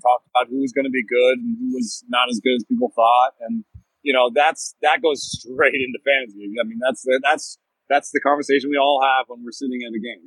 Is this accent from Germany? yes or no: yes; Germany; also born or lived in Jamaica; now in United States; I immigrated to this country. I came from Germany and Jamaica to this country in 86.